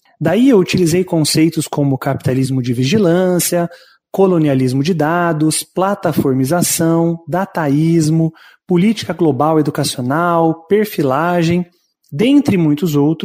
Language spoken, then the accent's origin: Portuguese; Londrina, Paraná, Brazil; now in Vaiporã, Brazil; eu tenho 34 anos e eu sou natural de Londrina. Atualmente eu resido em Vaiporã